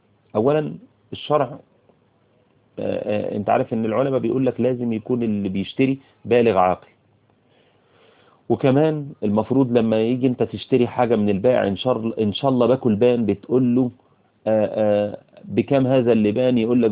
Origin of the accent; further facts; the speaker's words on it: Cairo, Cairo Governorate, Egypt; في القاهرة هنا مثلا، عندنا في القاهرة